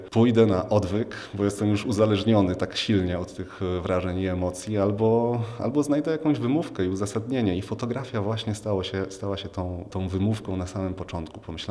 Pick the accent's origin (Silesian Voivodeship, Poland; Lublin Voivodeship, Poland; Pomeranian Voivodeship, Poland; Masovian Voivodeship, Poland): Pomeranian Voivodeship, Poland; Gdynia; wszystkie one powstały właśnie tu w okolicy Gdyni, gdzie się urodziłem. Mieszkam tu od urodzenia i całe życie związałem z tym miejscem.